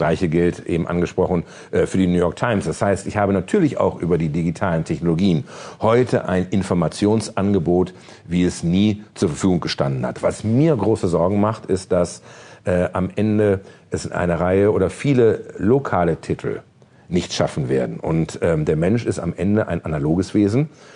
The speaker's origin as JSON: {"language": "German", "town": "Potsdam", "region": "Brandenburg", "country": "Germany", "tie": "born or raised there", "also_born_or_lived": "Bielefeld", "said": "ich komme aus Bielefeld. Ne? Selbst in Bielefeld gibt es noch das Westfalenblatt und die Neue Westfälische. In meiner Heimatstadt Potsdam"}